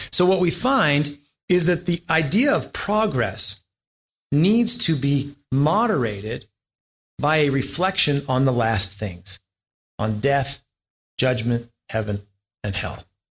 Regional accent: United States; It's okay. I'm American. I'll solve your problems.

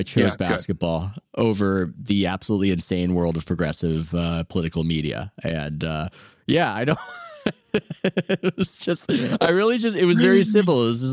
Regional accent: San Diego, California, United States; I'm 38 and I grew up in San Diego

